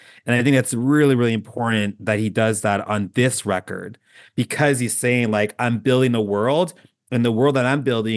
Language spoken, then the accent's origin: English; Canada; I'm just going to say it, and I'm Canadian